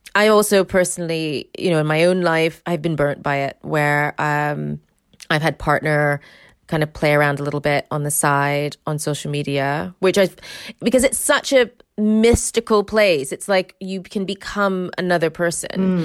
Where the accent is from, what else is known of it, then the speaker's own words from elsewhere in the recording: United States; I also have a podcast called Psycho Mama, and I am American, but I've lived in this country like 30 years.